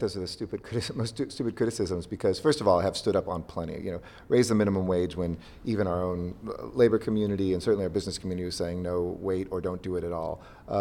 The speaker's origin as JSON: {"language": "English", "town": "Los Angeles", "region": "California", "country": "United States", "said": "Even though I'm from Los Angeles, I think she connected with that kind of Midwestern sensibility."}